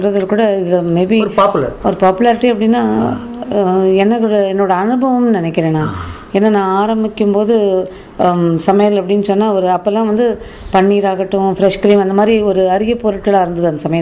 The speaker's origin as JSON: {"language": "Tamil", "town": "Chennai", "region": "Tamil Nadu", "country": "India", "tie": "born or raised there", "said": "அப்பா பிறந்த ஊர் சிறுகுடப்பட்டி, பிள்ளை போன ஊர் காரைக்குடியாக இருந்தாலும் நாங்கள் பிறந்து வளர்ந்தது எல்லாமே சென்னையில் தான். படித்தது, திருமணம் செஞ்சு கொடுத்ததும் இங்கே சென்னையிலே தான். ஸோ முழுக்க முழுக்க சென்னை தான் எனக்கு வருது."}